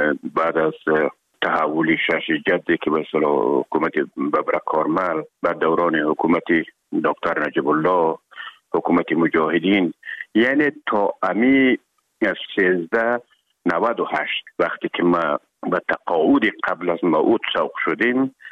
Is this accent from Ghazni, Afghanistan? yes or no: no; Herat, Afghanistan